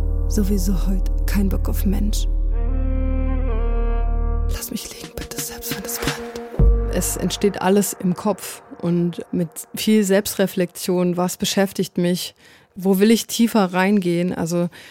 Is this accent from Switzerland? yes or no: no; Leipzig, Saxony, Germany; Ich komme aus Leipzig